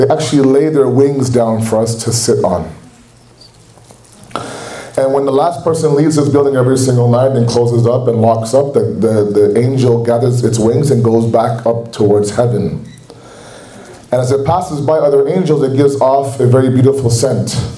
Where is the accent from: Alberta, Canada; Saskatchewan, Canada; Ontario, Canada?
Ontario, Canada; Toronto; when I was growing up in Toronto